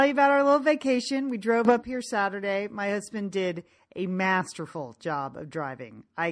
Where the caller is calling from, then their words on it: Bend, Oregon, United States; today I am ringing in from Bend, Oregon